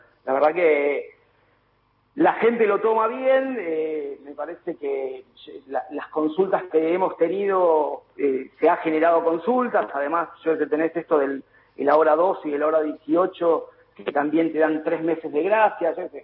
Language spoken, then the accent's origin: Spanish; Argentina; porque como soy argentino